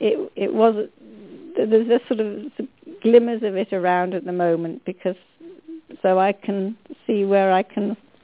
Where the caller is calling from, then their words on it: Totnes, South West England, United Kingdom; I'm calling from Totnes in England.